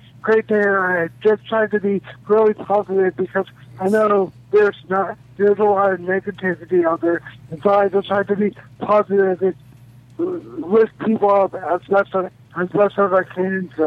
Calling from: Texas, United States; from Texas.

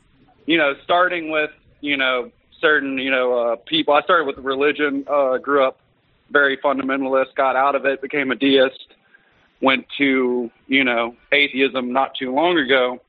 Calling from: Baton Rouge, Louisiana, United States; Oh, hey, man. … from Baton Rouge, Louisiana.

